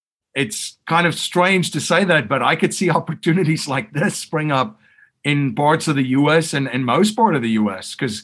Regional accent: South Africa; Growing up in South Africa

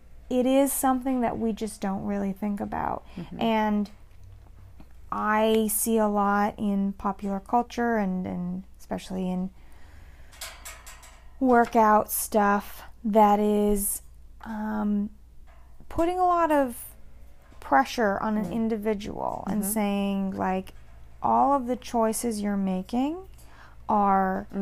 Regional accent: Vermont, United States; but it's also that I grew up in Vermont in the woods.

